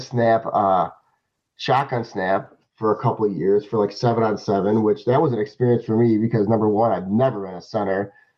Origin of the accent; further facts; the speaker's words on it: Joliet, Illinois, United States; So it was the biggest game of my life growing up in Joliet.